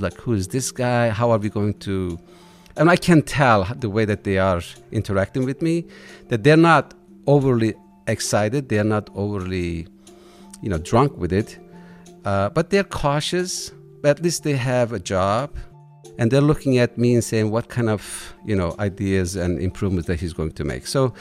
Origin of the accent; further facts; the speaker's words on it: Turkey; I'm from Turkey